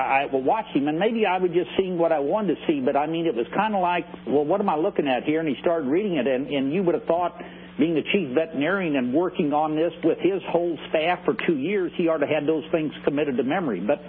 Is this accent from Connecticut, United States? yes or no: no; Missouri, United States; I got up and I introduced myself and told him I was … from Missouri